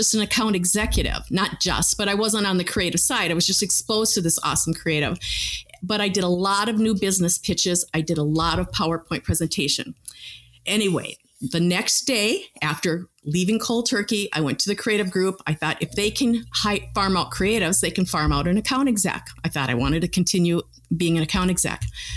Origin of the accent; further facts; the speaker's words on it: Twin Cities, Minnesota, United States; So I'm kind of a blend. I grew up in the Twin Cities.